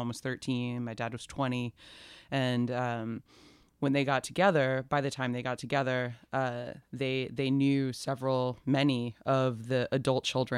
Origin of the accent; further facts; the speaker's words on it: Atlanta, Georgia, United States; So I'm from Atlanta. I was born there, raised there.